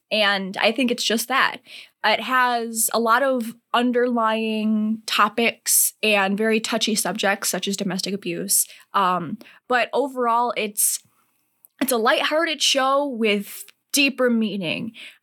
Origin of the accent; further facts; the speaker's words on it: Rock Falls, Illinois, United States; I'm from Rock Falls, Illinois. Not far from here. I'm only about 45 minutes to an hour. And graduated from Rock Falls High School.